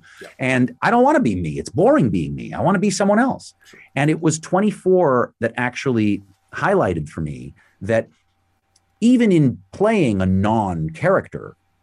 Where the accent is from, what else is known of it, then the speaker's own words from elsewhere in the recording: Toronto, Ontario, Canada; I grew up in Toronto.